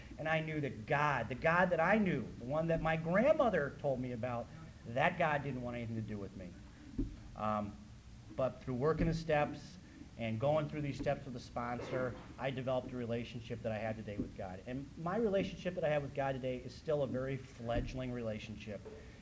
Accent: Chicago, Illinois, United States; my home group is a California group, but I'm from Chicago. Don't ask me how that happened. But I am from Chicago

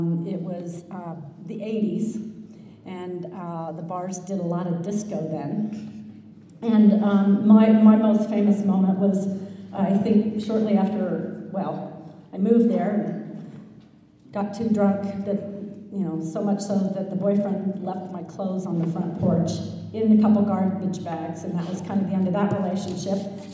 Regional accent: Cincinnati, Ohio, United States; And I grew up in Cincinnati, Ohio, which not that exciting.

